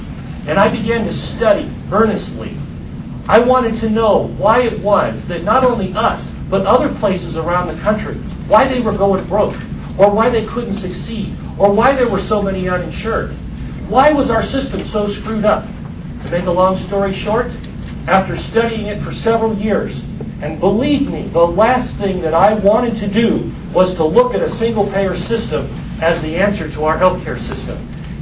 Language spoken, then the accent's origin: English; Nebraska, United States; I grew up in Nebraska. I have a farm and ranch background.